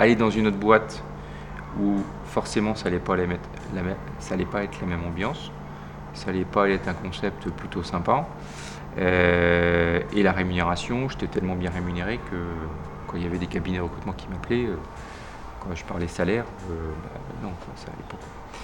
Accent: Quevillon, Normandy, France; J'ai 43 ans. Je suis originaire de Rouen. Les parents habitent toujours, mais j'ai vécu toute mon enfance à 15 km de Rouen, dans un petit village qui s'appelle Quevillon

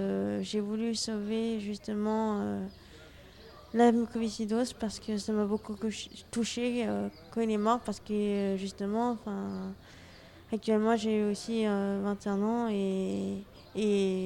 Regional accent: Vietnam; Parce que je suis orpheline, donc je viens du Vietnam.

